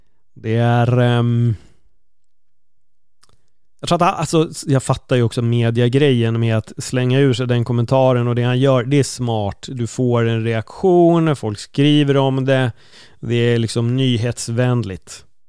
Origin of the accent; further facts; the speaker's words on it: Spain; Romantiserar liksom mitt hemland på det sättet.